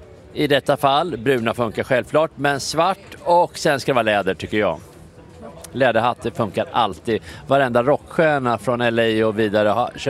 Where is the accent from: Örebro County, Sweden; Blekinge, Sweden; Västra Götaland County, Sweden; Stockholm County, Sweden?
Örebro County, Sweden; Örebro; Örebro från början.